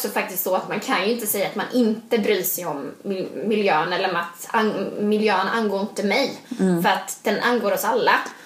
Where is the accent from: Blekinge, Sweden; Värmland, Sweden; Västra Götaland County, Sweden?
Blekinge, Sweden; Så jag åkte hem då och så tittade jag lite på utbudet, vad det fanns hemma i Blekinge.